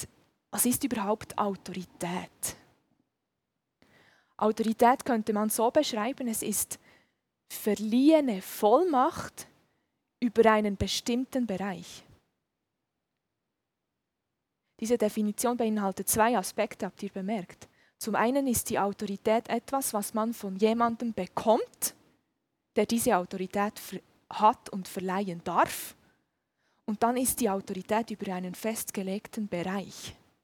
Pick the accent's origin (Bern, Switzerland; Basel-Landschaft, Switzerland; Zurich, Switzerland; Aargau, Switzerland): Bern, Switzerland; Thun; Wie gesagt, ich komme aus Thun.